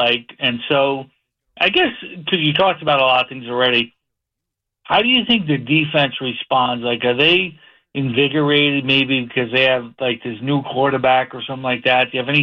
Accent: Long Island, New York, United States; I'm originally from Long Island.

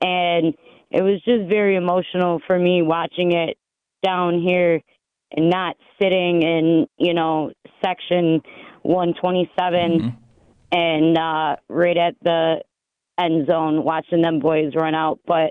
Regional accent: Buffalo, New York, United States; moved away as an adult; now in South Carolina, United States; born and raised in Buffalo, season ticket holder 8 years ago. I recently moved down to South Carolina. This is my first season being out of Buffalo in a new area and a new city

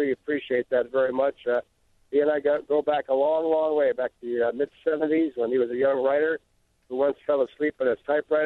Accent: Chicago, Illinois, United States; 17th and Racine, right around the Halstead Racine area, and I grew up there in Pilsen. And then we moved further south. We moved to 46th and Kedzie when I was in high school, senior year.

